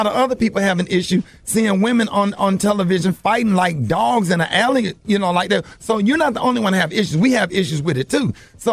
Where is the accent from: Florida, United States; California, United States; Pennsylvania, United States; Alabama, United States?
Alabama, United States; Birmingham; you know, I'm a historian, and I'm from Birmingham, Alabama